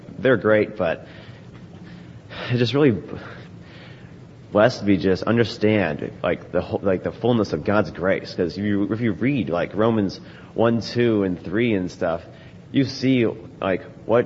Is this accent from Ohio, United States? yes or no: yes; Columbus, Ohio, United States; I'm 15. I'm from Columbus.